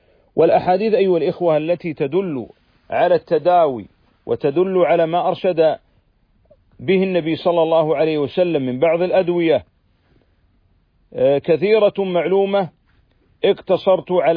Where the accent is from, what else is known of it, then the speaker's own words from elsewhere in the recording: Saudi Arabia; أن يرفع هذا الوباء والبلاء والداء عن بلادنا المملكة العربية السعودية وعن جميع بلاد المسلمين.